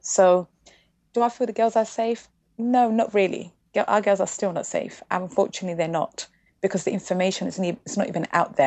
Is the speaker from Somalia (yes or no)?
yes; Somalia; The community I'm from the Somali community, we were told it was a religious practice